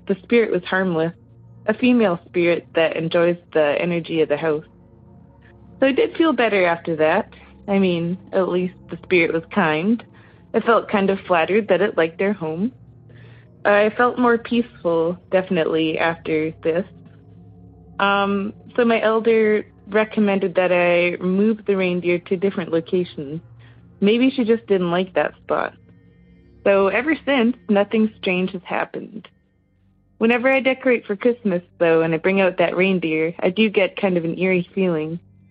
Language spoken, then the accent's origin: English; Flin Flon, Manitoba, Canada; I am from Flin Flon, Manitoba.